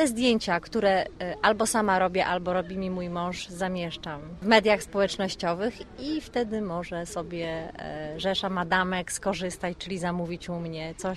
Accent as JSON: {"language": "Polish", "town": "Główczyce", "region": "Pomeranian Voivodeship", "country": "Poland", "tie": "born or raised there", "also_born_or_lived": "Słupsk", "lives_now": "Kraków, Poland", "said": "Urodziłam się w Słupsku, natomiast pochodzę z Główczyc, czyli kawałek dalej, stąd. Liceum tutaj spędziłam"}